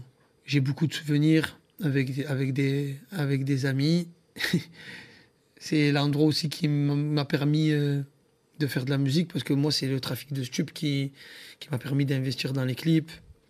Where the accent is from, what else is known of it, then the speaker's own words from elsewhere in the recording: Marseille, Provence-Alpes-Côte d'Azur, France; Ben mon enfance à Fontvert, très grande famille, six frères, six sœurs, ouais.